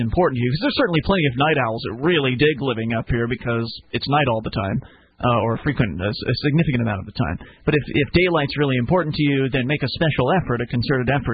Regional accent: Florida, United States; moved away; Well, I moved from Florida. It's not that cold.

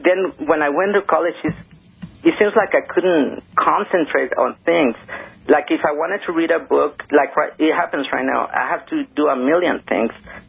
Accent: Mexico; also born or lived in United States; when I grew up in Mexico and the U.S.

